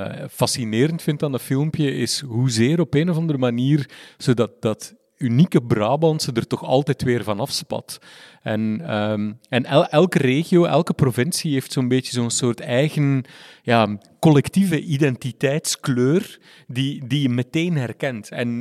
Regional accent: Flanders, Belgium; accent: West Flemish; West-Vlaams, waar ik vandaan kom, dat is een soort enorm Calimero-ding.

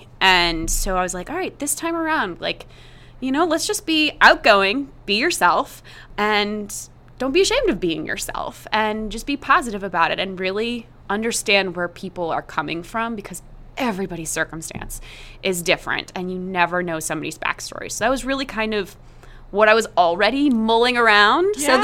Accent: East Coast, United States; now in Midwest; I grew up on the East Coast and I feel like, I don't know, the mentality on the East Coast was much more insular.

